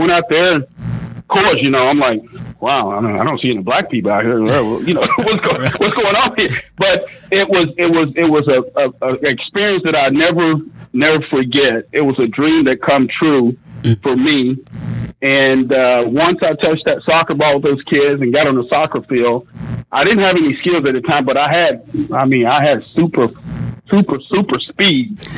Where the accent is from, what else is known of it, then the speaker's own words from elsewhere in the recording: Germantown, Tennessee, United States; I think, you know, I can raise my family here pretty good, which we grew up in Germantown, because when we first moved here, he moved us to the suburbs, which was East Memphis back in the day